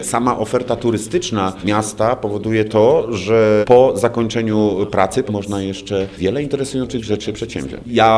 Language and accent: Polish; Germany; now in Poland; U nas w Niemczech dzieci w przedszkolu spędzają więcej czasu na zabawach.